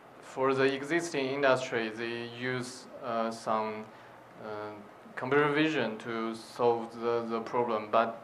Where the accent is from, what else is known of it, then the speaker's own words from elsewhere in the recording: Shenzhen, Guangdong, China; from China, Shenzhen. I'm a robotics engineer.